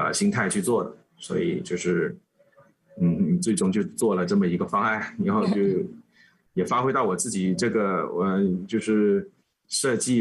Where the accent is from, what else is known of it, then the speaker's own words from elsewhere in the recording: China; 就是我们中国人每逢过中秋都是大家一家人都会聚在一块的